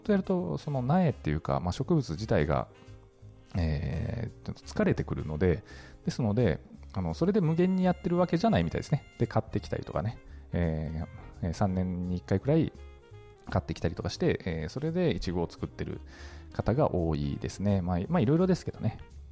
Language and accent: Japanese; Nagasaki, Japan; 私の出身島原半島はですね、結構大規模な農家さんとかも多いので、